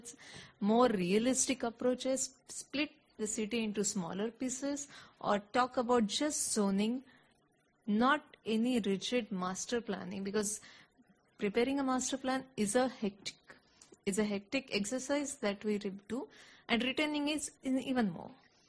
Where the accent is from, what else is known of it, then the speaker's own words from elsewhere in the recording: India; I'm from India.